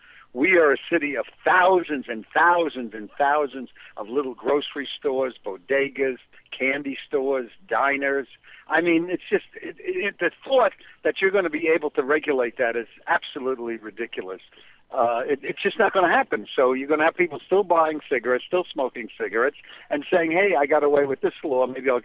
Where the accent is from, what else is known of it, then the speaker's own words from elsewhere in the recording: Bronx, New York, United States; But I grew up in the Bronx, and when I was growing up in the Bronx, we were told that the girls in Brooklyn were very fast.